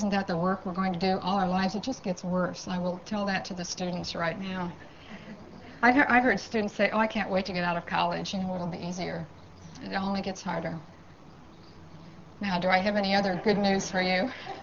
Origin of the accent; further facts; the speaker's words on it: Bible Belt, United States; I'm from the Bible Belt, and I would say 60% of the Cherokee are born-again Christian